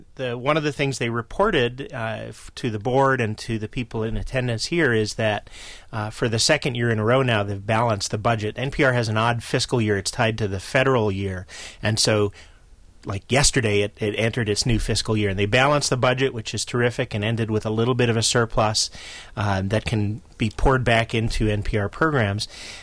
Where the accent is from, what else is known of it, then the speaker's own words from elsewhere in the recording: New York, United States; because I grew up in New York and so have a lingering Mets fan part to me.